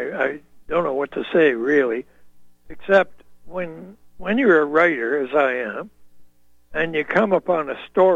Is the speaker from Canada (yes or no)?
yes; Canada; as a Canadian, I stood apart from the criminals